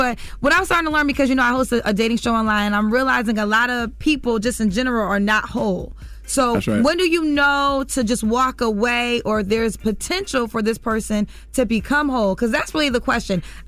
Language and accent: English; Connecticut, United States; Like, my father, I'm from Connecticut